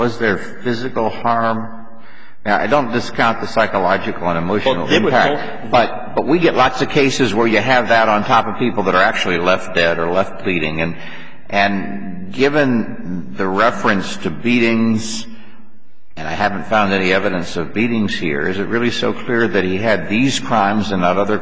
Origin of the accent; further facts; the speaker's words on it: Chicago, Illinois, United States; Now, I'm from Chicago. We all know Al Capone went down on tax evasion.